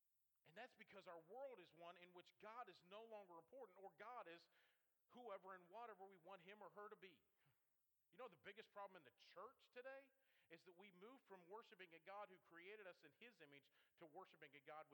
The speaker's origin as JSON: {"language": "English", "town": "Kansas City", "region": "Missouri", "country": "United States", "tie": "born or raised there", "lives_now": "Southern Maryland, United States", "said": "I grew up in Kansas City, Missouri. My dad pastored out there, pastored the church in Independence, Missouri, 2 months before I was born, left while I was in college. And so that's my hometown."}